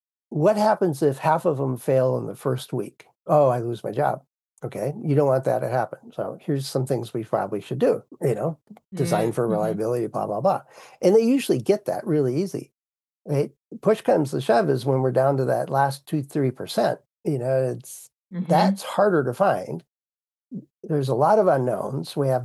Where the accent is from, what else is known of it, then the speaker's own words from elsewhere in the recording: Midwest, United States; I'm from the Midwest. We call it pop as like a Coca-Cola or a 7-Up or something like that.